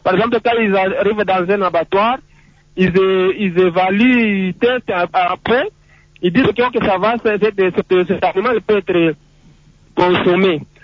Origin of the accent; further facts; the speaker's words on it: DR Congo; Mais ce qui n'est pas le cas ici chez nous en RDC